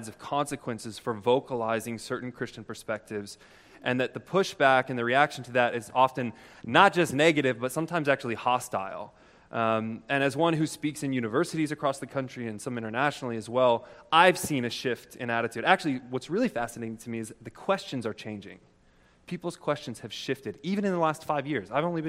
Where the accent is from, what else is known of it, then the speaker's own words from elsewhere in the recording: Kansas, United States; now in Washington, United States; I live in Washington, D.C. I grew up in Kansas.